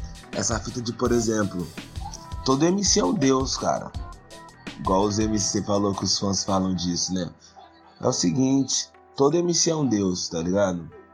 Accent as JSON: {"language": "Portuguese", "town": "Taubaté", "region": "São Paulo", "country": "Brazil", "tie": "born or raised there", "said": "E aí eu, por colar com o meu primo e uns amigos lá na minha cidade, de Taubaté"}